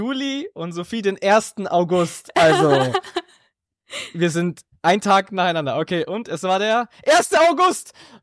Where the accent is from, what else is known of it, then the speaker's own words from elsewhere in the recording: Augsburg, Bavaria, Germany; ich bin ja aus Augsburg.